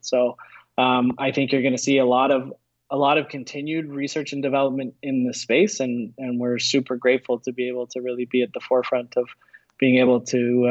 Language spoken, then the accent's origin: English; Canada; Again, as a Canadian watching what goes on with cannabis in the US